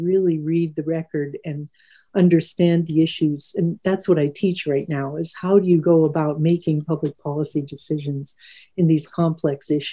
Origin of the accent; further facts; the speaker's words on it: Pittsburgh, Pennsylvania, United States; also born or lived in Alaska; My daughter was in Virginia at that time. My sister was in Tennessee, but I grew up in Pittsburgh and I was in desperate need to come back to my roots. I was pretty beat up when I left Alaska.